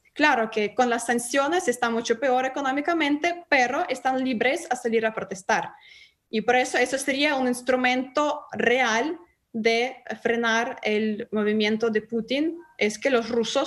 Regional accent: Kyiv, Ukraine; Ucrania, capital de Kiev, de donde yo vengo

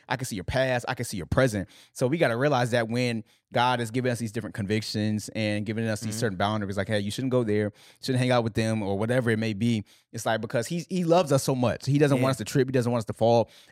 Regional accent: Virginia, United States; We're just from Virginia. We're just young, you know what I'm saying?

